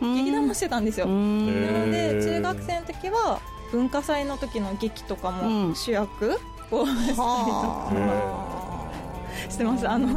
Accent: Nagasaki, Japan; 長崎生まれ、ね、長崎育ちです。

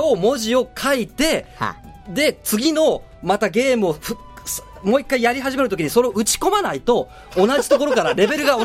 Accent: Okayama, Japan; now in Nagasaki, Japan; 出身は岡山県なんですよ

